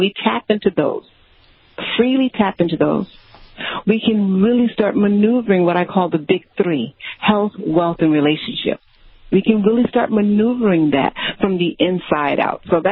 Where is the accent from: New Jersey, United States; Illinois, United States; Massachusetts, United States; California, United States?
Illinois, United States; Chicago; dirty of me from the south side of Chicago.